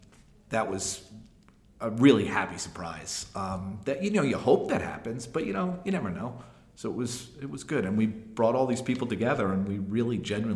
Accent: New York, United States; I grew up outside of New York. My parents took me to Broadway shows

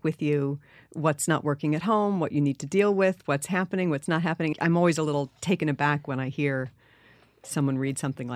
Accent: New York City, New York, United States; museums were sort of the great thing about growing up in New York City.

